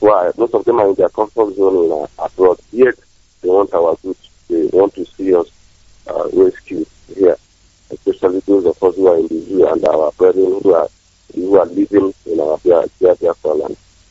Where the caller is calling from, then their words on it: Lagos, Nigeria; I am calling from Lagos